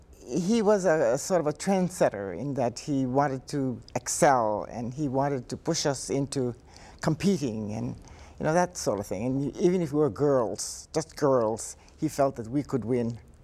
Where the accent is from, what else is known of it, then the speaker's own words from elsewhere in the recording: Hilo, Hawaii, United States; So growing up in Hilo was nice.